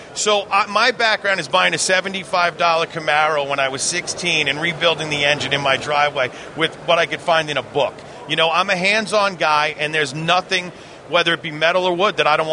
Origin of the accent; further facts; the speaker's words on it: New York, United States; Yeah, I'm a New Yorker through and through, you know.